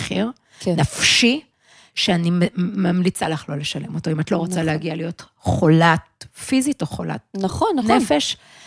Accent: Tel Aviv, Tel Aviv District, Israel; ככה גדלתי גם בתל אביב

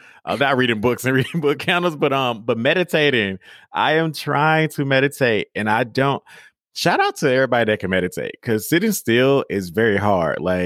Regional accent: the South, United States; And I'm just like, yeah, but I'm from the South, but it's like so many different people and dialects in America.

